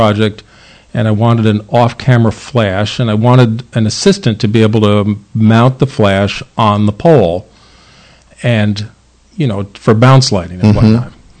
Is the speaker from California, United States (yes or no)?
no; Albany, New York, United States; I'm originally from the Capital District, grew up in Albany, and went off to college